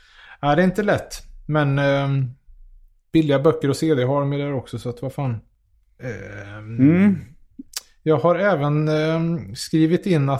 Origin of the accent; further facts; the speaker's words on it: Karlstad, Värmland, Sweden; jag är från Karlstad där, då är det ju mer storstadskomplex. Eller, nu är det ju skor en förort till Karlstad, men alla tänker om Värmland och den skogen och naturen.